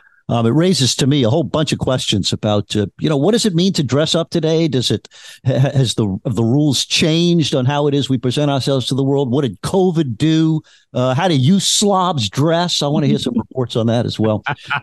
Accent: Louisiana, United States; I am from Louisiana.

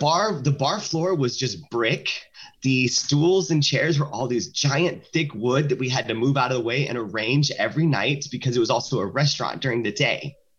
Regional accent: the South, United States; because I grew up in the South.

